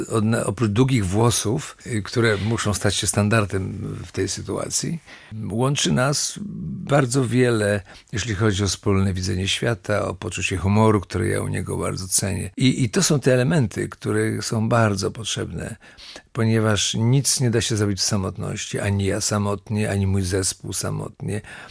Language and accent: Polish; Konin, Greater Poland Voivodeship, Poland; Ja wychowywałem się w Koninie, gdzie mój dziadek osiadł